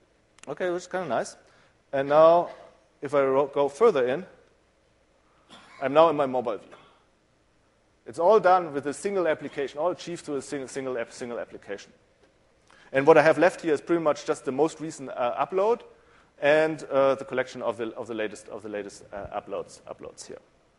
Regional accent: Germany; accent: German; English is a second language; Since you might hear from my accent, I'm German in background, I love this feature because words always tend to be so wonderfully long.

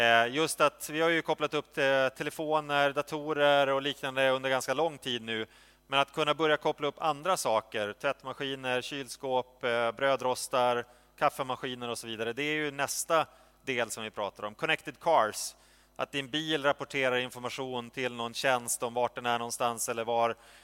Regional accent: Piteå, Norrbotten County, Sweden; jag växte upp i Piteå, vi hade inga trafikljus, men var vi inte fler än 50 000 i staden heller.

